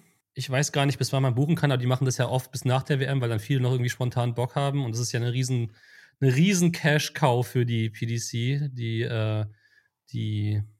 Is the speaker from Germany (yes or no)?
yes; Berlin, Germany; Also, auch als Berliner ist Kalka wirklich ein ekelhaft weiter Ritt.